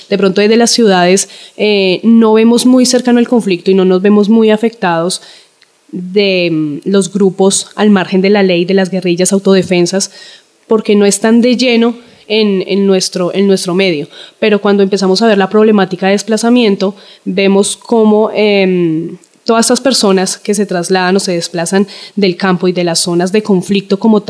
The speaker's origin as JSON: {"language": "Spanish", "country": "Colombia", "said": "como colombianos"}